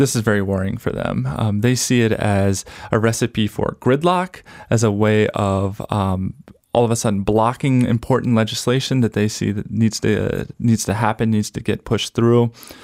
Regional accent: East Coast, United States; moved away; also born or lived in Oregon; I'm from the East Coast originally. Most recently lived on the West Coast and have spent most of my life out that way, in Oregon.

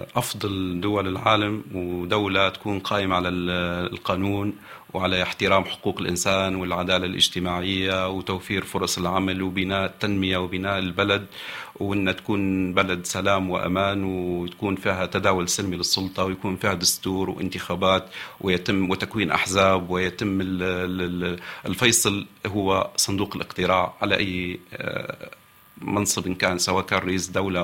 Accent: Tripoli, Tripoli District, Libya; باعتباري مواطن ليبي وعشت حياتي بالكامل في ليبيا، لا أعتقد أن هذا سيكون، لأن المجتمع الليبي وخاصة أنا من سكان طرابلس،

